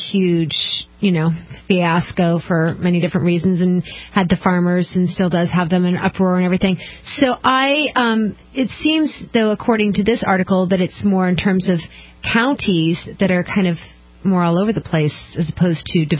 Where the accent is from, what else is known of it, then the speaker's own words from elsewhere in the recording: West Coast, United States; When I was growing up on the West Coast